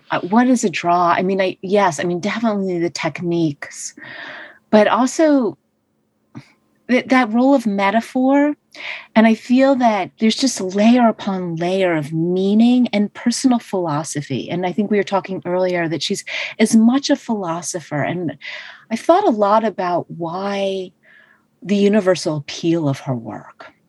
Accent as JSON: {"language": "English", "region": "New Jersey", "country": "United States", "tie": "born or raised there", "said": "And I grew up in New Jersey."}